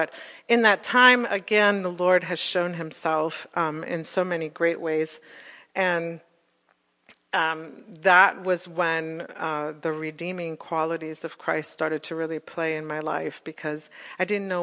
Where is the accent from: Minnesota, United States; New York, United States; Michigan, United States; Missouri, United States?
New York, United States; also born or lived in Florida; now in Ohio, United States; I'm from New York. He's from Boston, and we lived in Florida.